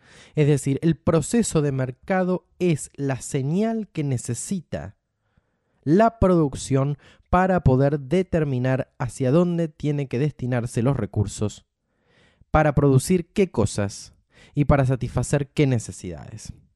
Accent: Argentina; a mí como persona argentina de 24 años me ha atravesado muchísimo. Ustedes piensen que yo pasé mucho de ese periodo en la Argentina

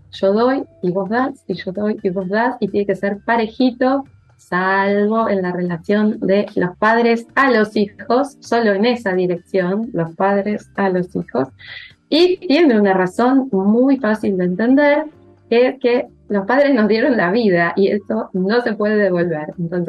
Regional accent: Argentina; siempre todo es un poco más exagerado acá en Argentina, en mi país.

